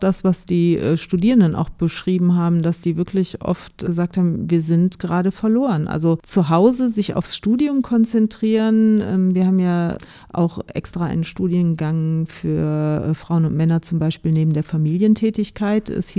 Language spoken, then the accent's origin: German; Rhineland, Germany; ich bin auch Österreicherin, aber im Rheinland aufgewachsen und sozialisiert